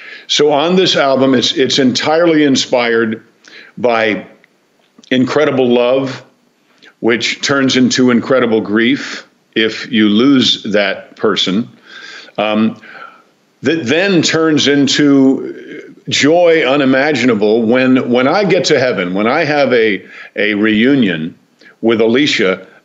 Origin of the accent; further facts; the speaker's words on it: Mount Kisco, New York, United States; And I'm from Mount Kisco, New York. So I was born pretty bullheaded to start with.